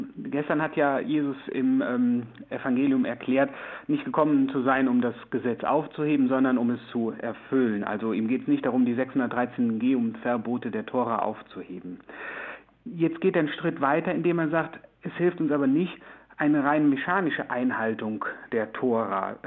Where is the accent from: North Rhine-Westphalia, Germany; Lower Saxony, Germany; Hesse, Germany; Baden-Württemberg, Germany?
North Rhine-Westphalia, Germany; in der Pfarrkirche, wo ich groß geworden bin, sozusagen, das ist im Siegerland